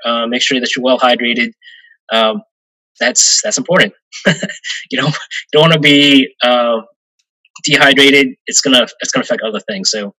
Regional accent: New Orleans, Louisiana, United States; also born or lived in Texas; I like to say I grew up in New Orleans. I mean, I was born in Texas, but I lived here since I was five, moved from other different places, but I like to say that I grew up in New Orleans.

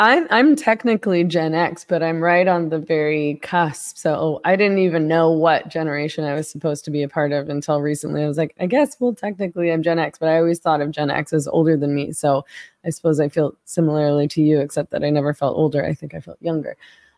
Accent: Vancouver, British Columbia, Canada; I'm from Vancouver, and Vancouver, it like BC, the province that Vancouver is in, is such a beautiful province.

